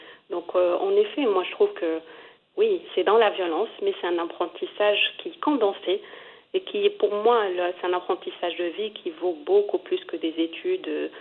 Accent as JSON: {"language": "French", "country": "Morocco", "moved": "as an adult", "said": "j'ai quitté très jeune le Maroc. J'ai quitté à mes 18 ans pour faire mes études. Donc, je ne connaissais que ma ville natale"}